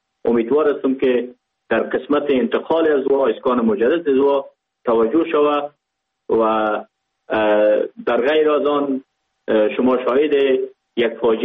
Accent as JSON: {"language": "Persian", "country": "Pakistan", "tie": "born or raised there", "said": "ما در اینجا بزرگ شدیم، در اینجا به دنیا آمدیم، ما در افغانستان چی کنیم؟ ما از افغانستان نیستیم، ما از پاکستان هستیم."}